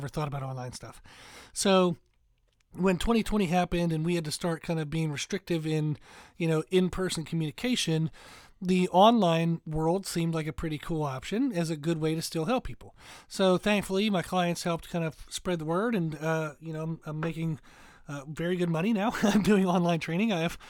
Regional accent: United States; even though I'm like American and we use units that don't make any sense.

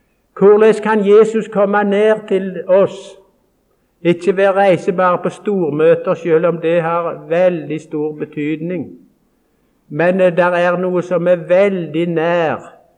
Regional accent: Karmøy, Rogaland, Norway; Når jeg møter mine skolekamerater hjemme på Karmøy

